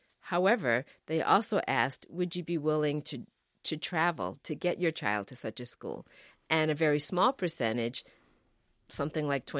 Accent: Boston, Massachusetts, United States; I grew up in Massachusetts, in Boston, where there was court-ordered school desegregation

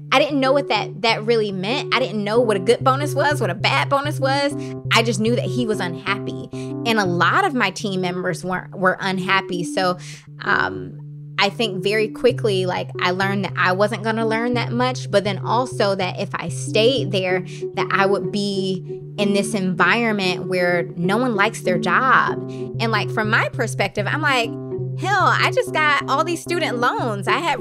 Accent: Detroit, Michigan, United States; Like, I came from Black Detroit. You know, I went to a all Black high school in Detroit. I went to a Black college.

